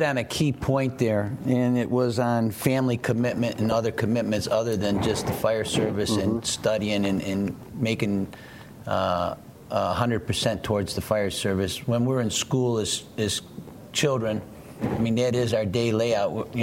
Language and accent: English; East Coast, United States; because Steve comes mm-hmm. from the West Coast, I come from the East Coast